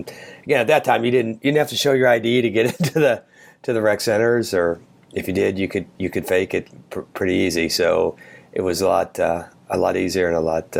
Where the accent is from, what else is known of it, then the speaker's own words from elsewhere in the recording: Oxford, Ohio, United States; because I was born and raised in Oxford, Ohio.